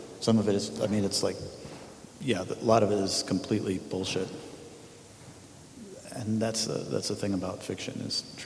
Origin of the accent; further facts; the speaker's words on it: Chicago, Illinois, United States; also born or lived in Hartford / Richmond; No, I was born actually in Hartford, Connecticut. And then my dad, because he was a salesman, was moving around like a ping pong ball, and we went along with him. So I don't remember any of that. And then, we were in Richmond, moved to Chicago